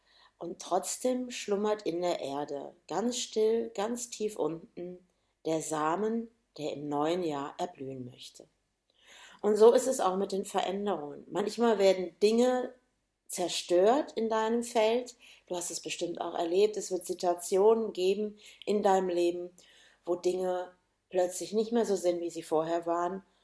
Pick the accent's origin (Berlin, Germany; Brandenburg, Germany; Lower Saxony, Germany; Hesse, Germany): Lower Saxony, Germany; Hanover; weil ich bin mit meinen Eltern in Hannover groß geworden.